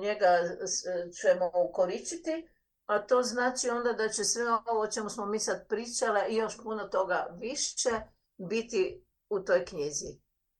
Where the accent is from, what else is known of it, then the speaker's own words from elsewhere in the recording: Croatia; mi smo Hrvati, mi imamo Hrvatsku državu